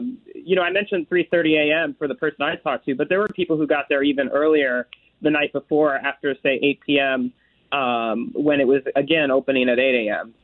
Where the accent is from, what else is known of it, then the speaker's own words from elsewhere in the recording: Florida, United States; I'm from Central Florida, so I did not grow up with White Castle.